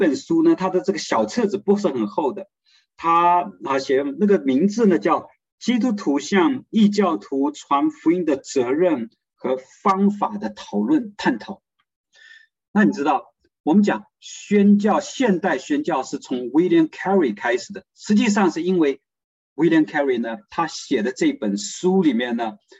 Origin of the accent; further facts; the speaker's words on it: China; 那么我自己是在这个中国大陆长大。